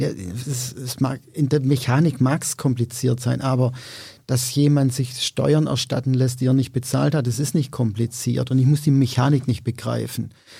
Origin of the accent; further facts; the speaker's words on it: Baden-Württemberg, Germany; Ich bin Schwabe, also ich kenne mich aus mit Sparen.